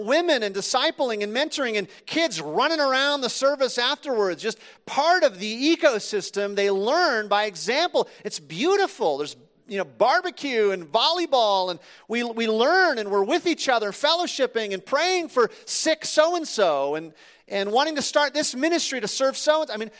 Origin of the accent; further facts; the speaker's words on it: Minnesota, United States; I'm from Minnesota, but I've spent the majority of my life now at this church. And I came here as a college student